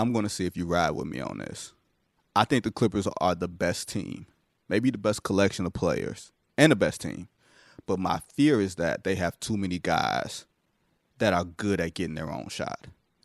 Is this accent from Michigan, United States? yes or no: yes; Detroit, Michigan, United States; I'm from Detroit. You gotta clear that up.